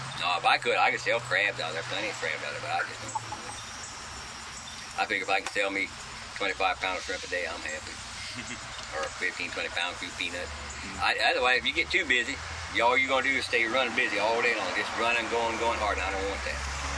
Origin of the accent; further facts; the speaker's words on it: Illinois, United States; now in Florida, United States; I'm from Illinois. My wife is Brooklyn, New York.